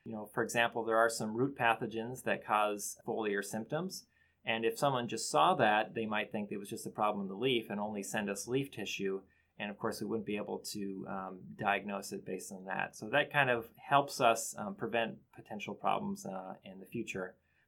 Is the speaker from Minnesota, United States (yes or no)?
yes; Bemidji, Minnesota, United States; I am actually from Bemidji, Minnesota, from my childhood, and I got my master's and PhD degrees at the University of Minnesota in the Department of Plant Pathology. So I've been here for quite some time at this point.